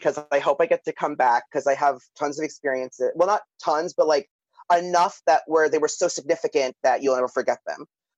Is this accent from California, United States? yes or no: no; Staten Island, New York, United States; me and my sister, who are from Staten Island, had, you know, we didn't really know. But me and my sister were teenagers. Like, I was 17